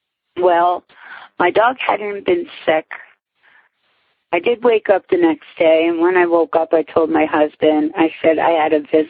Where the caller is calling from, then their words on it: Whitehall, Pennsylvania, United States; I'm calling from Whitehall, PA